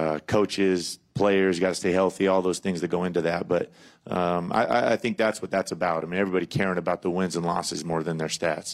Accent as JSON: {"language": "English", "region": "West Coast", "country": "United States", "tie": "born or raised there", "said": "growing up on the West Coast, I'm not totally familiar, but certainly a little familiar with the zealous fans in these parts."}